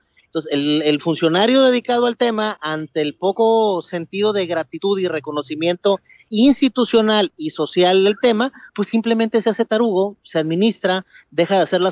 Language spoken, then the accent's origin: Spanish; Mexico; para dimensionar dónde estamos parados como mexicanos.